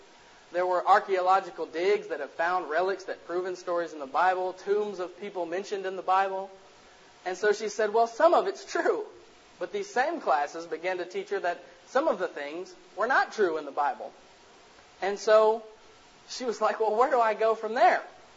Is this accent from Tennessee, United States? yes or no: yes; Tennessee, United States; You know, I'm from Tennessee, so, you know, I saw it on the way here tonight.